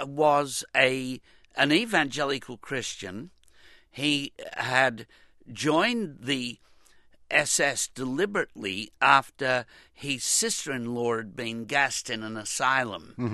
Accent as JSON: {"language": "English", "country": "Australia", "said": "I'm an Australian"}